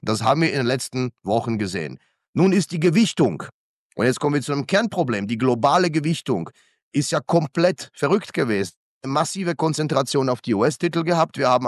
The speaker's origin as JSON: {"language": "German", "country": "Germany", "tie": "born or raised there", "moved": "as an adult", "lives_now": "Switzerland", "said": "die Schweiz ist meine Heimat geworden und ich liebe dieses Land. Aber nichtsdestotrotz schlägt auch noch ein deutsches Herz in meiner Brust. Ich bin dort aufgewachsen, ich habe dort studiert"}